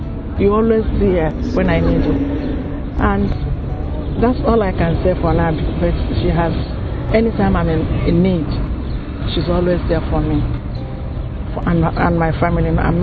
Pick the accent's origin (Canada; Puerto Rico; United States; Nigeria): Nigeria; I'm from Nigeria